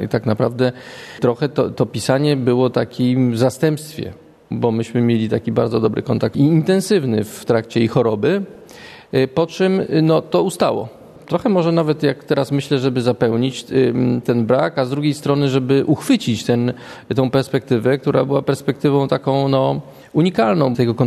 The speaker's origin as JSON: {"language": "Polish", "town": "Kraków", "region": "Lesser Poland", "country": "Poland", "lives_now": "Szczecin, Poland", "said": "Ale oni do Szczecina przyjechali z Kielc, a ja z Krakowa."}